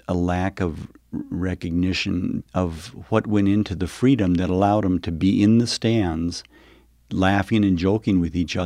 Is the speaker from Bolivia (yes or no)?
yes; Bolivia; English is a second language; now in United States; I was a person that was never born and raised here. I was born and raised down in Bolivia, South America.